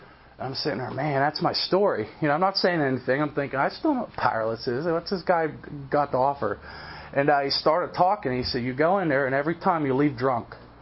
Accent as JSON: {"language": "English", "region": "Pennsylvania", "country": "United States", "said": "I was like, outside of Pittsburgh."}